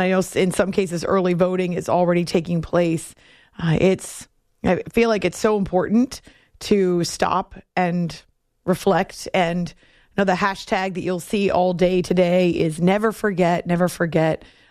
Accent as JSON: {"language": "English", "region": "New England", "country": "United States", "tie": "born or raised there", "said": "I grew up in New England and had a high school field trip that came to New York City."}